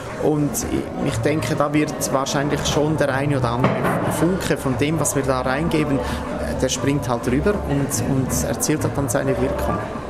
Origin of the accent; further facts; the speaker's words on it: Appenzell, Switzerland; Bei uns in Appenzell kommt das in unserer Musik jetzt eher wenig vor.